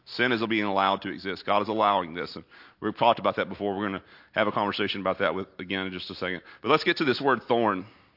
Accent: Texas, United States; thorns have not been that big of a deal for me, even though I am from Texas.

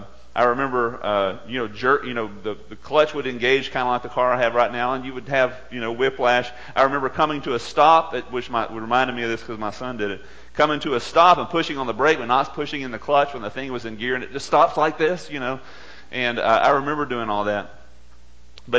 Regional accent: Texas, United States; I remember growing up in East Texas. And we lived in a rural community at that time.

